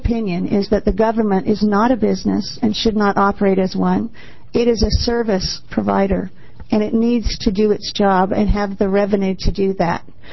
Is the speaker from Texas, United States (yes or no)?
no; Eugene, Oregon, United States; So my name is … I'm here from Eugene, Oregon.